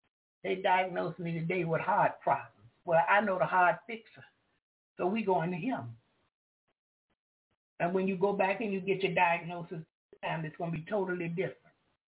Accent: Florida, United States; I'm from Florida. I'm from Duval County.

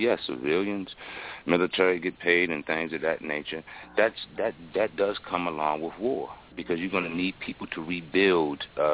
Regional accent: Baltimore, Maryland, United States; And I come from Baltimore, and unfortunately, we had police shootings.

